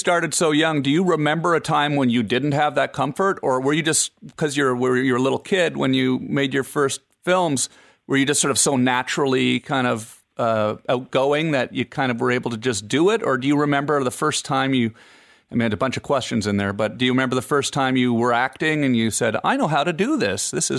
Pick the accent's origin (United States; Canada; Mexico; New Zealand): Canada; not only because I'm a comedian, but also I'm Canadian.